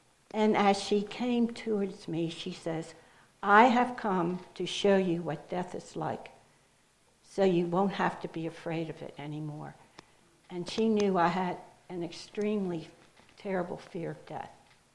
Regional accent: Baltimore, Maryland, United States; And I came from Baltimore

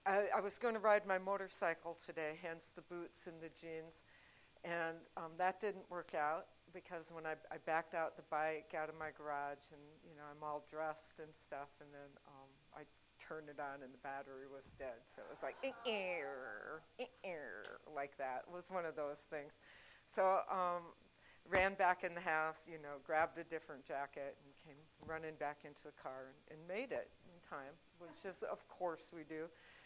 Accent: Bemidji, Minnesota, United States; now in North Carolina, United States; but you have to remember I was raised in Bemidji, Minnesota, which is just a couple hundred miles south of the Canadian border.

